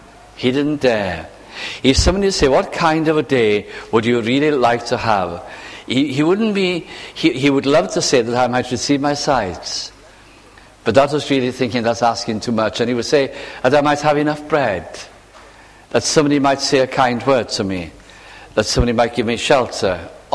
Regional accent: Wales, United Kingdom; I was brought up in Northwest Wales as a child.

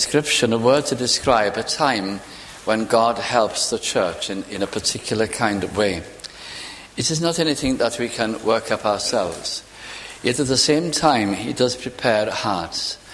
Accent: Caernarfon, Wales, United Kingdom; The one where I was brought up in Carnarvon

